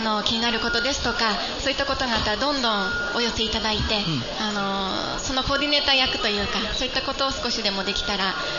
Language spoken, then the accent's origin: Japanese; Miyagi, Japan; やっぱり宮城県出身ですけど